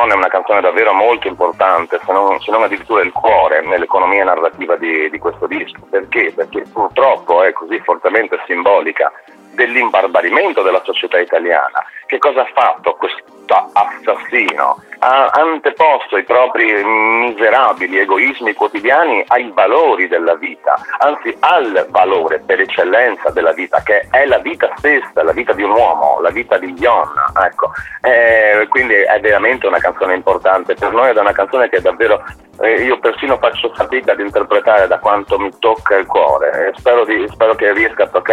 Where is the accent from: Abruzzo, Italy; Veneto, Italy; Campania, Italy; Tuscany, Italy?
Veneto, Italy; Sì, siamo veneti noi.